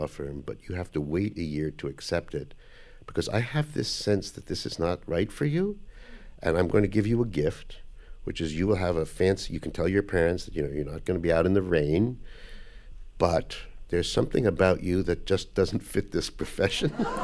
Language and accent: English; Manhattan, New York, United States; Here. In Manhattan.